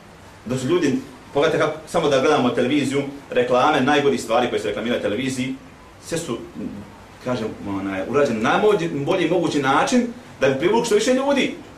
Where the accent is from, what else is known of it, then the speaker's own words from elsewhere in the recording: Bosnia & Herzegovina; Ko je kriv za stanje ovdje kod nas u Bosni? Šta mislite vi ko je kriv? Ko snosi odgovornost? Mi Bosanci ili neko drugi?